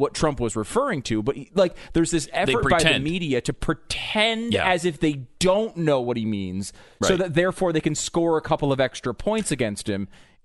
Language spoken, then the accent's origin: English; Maryland, United States; he doesn't even know I'm from Maryland.